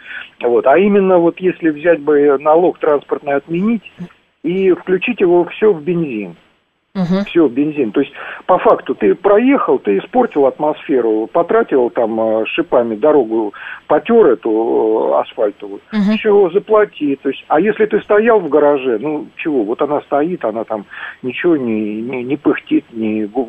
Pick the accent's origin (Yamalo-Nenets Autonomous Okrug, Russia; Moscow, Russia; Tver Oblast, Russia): Moscow, Russia; я из Москвы.